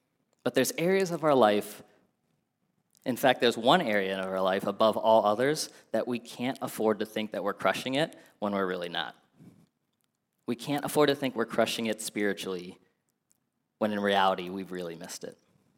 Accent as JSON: {"language": "English", "town": "Akron", "region": "Ohio", "country": "United States", "tie": "born there", "said": "I was born in Akron, Ohio, and so I'm a big Browns fan, big Cavs fan."}